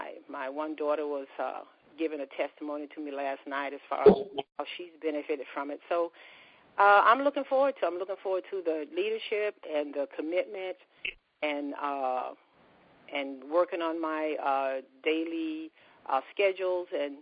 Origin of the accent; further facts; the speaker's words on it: Montgomery, Alabama, United States; also born or lived in California; now in Atlanta, United States; currently I live in Atlanta, Georgia. I'm originally from Alabama, Montgomery, Alabama, and I lived for over 35 years in Northern California, Berkeley, San Francisco area.